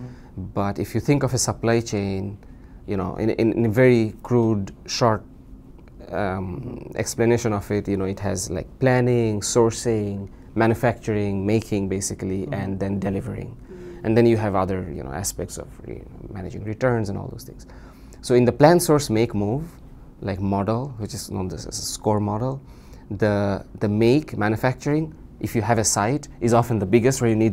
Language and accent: English; Bangladesh; moved away as an adult; now in United States; I currently work as a management consultant. I've been in the US for 3 years, 2 years doing my MBA and then 1 year at work. I'm originally from Bangladesh.